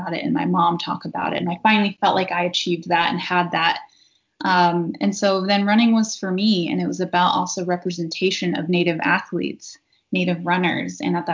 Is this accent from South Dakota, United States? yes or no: yes; South Dakota, United States; moved away; also born or lived in Maine; I had moved away from my family and tribe and the community that I was raised in South Dakota to Maine, which is a very rural state.